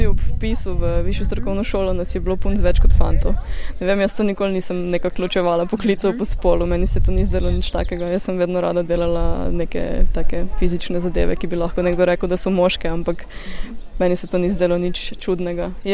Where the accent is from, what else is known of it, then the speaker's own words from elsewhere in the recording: Gornja Radgona, Mura, Slovenia; jaz sem drugače iz Gornje Radgone in sem se odločila po srednji šoli, šoli za oblikovanje v Mariboru, da se upišem na višjo strokovno šolo v Sežani